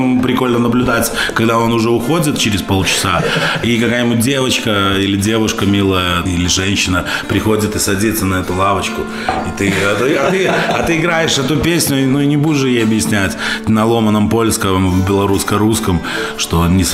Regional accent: Belarus; А когда узнал, что мы еще белорусы

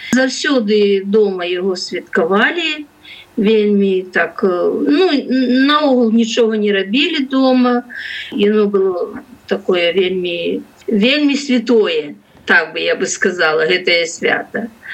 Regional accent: Belarus; Мы огнепоклонники белорусы

